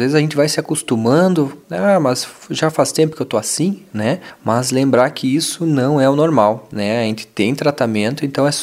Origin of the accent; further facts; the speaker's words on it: Chapecó, Santa Catarina, Brazil; born there; also born or lived in Campos Novos; Eu nasci em Chapecó, mas morei por muitos anos aqui em Campos Novos, né?